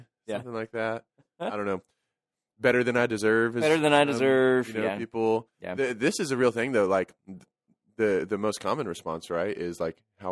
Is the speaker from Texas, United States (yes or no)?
yes; San Antonio, Texas, United States; Like, growing up in San Antonio, there was just like one.